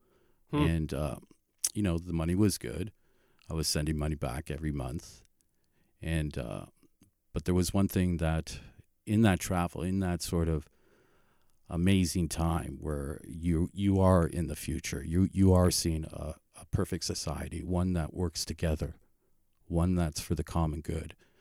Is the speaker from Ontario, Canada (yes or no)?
yes; Windsor, Ontario, Canada; moved away as an adult; Born and raised in Windsor.